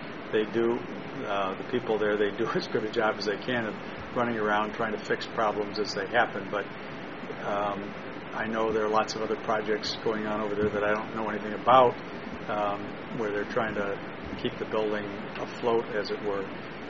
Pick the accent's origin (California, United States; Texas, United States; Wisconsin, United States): Wisconsin, United States; Milwaukee; I know Milwaukee, I'm from Milwaukee. I've lived here all my life.